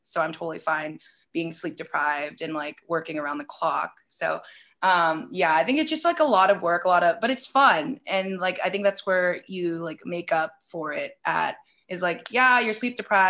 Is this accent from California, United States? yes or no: yes; California, United States; now in Chicago, United States; I was very shy, very green when I came from California. And when I went to Chicago